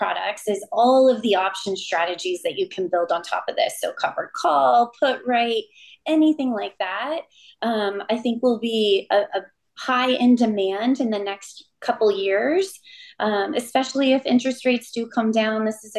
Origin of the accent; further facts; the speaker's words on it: California, United States; I'm from California originally